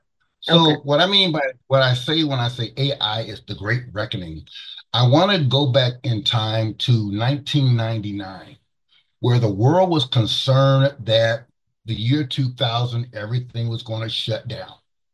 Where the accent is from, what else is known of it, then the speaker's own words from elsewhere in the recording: Texas, United States; My mother bought Commodore 64. And in 1983, that was pretty technologically advanced for home computing. Mostly it was a mainframe world, and but I had home and in rural East Texas, a Commodore 64.